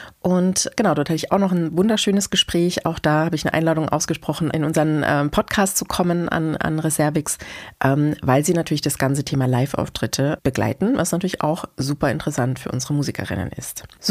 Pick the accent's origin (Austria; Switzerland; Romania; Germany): Germany; mir ging es so als Deutsche so ein bisschen kurz zusammen. Aber wenn ich das mal weiterdenke, unsere Identität als Deutsche heute